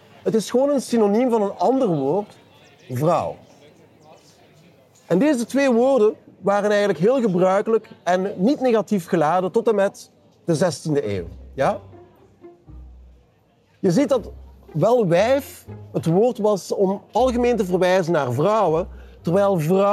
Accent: Belgium; Ik ben bijvoorbeeld een Belg met mijn accent

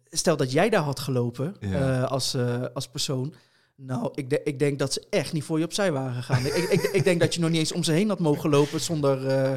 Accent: The Hague, South Holland, Netherlands; Ik kom zelf uit Den Haag, dus ik was heel laat op Den Haag Centraal.

